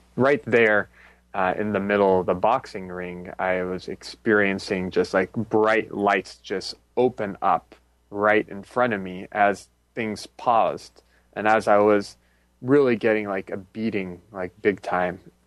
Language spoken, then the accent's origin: English; Los Angeles, California, United States; So I grew up in Los Angeles in a pretty affluent area in an affluent family.